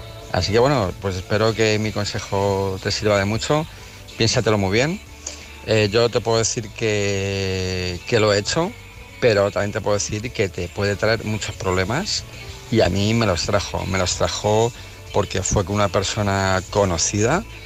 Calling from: Almería, Andalusia, Spain; de Almería.

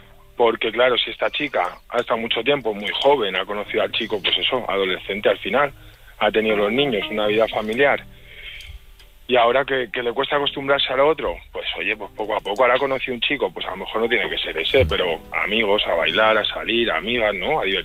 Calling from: Toledo, Castilla-La Mancha, Spain; Yo correspondo desde Toledo, pero fíjate qué casualidades que vengo de viaje de Extremadura.

